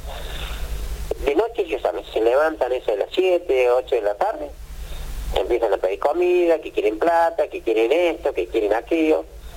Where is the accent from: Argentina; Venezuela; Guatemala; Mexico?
Argentina; Córdoba; ¿de dónde sos vos … ? Y yo soy de Argüello.